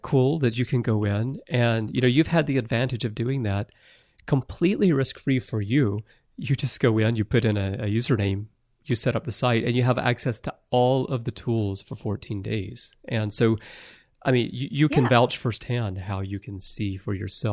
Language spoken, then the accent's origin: English; Alabama, United States; What it reminds me of is, you know, I grew up in Alabama, and In Alabama, it's very popular to buy commemorative plates.